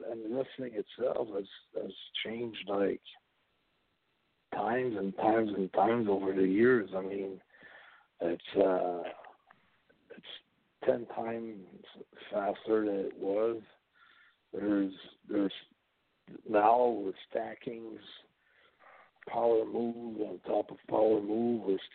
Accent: Montreal, Quebec, Canada; I'm from Montreal, I'm Canadian

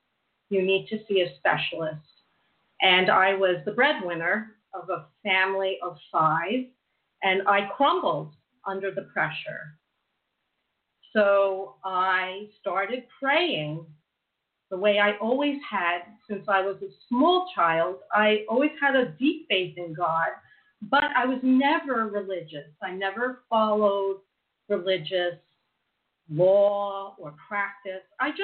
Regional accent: New Jersey, United States; also born or lived in Brooklyn; I was born in Brooklyn, raised in New Jersey

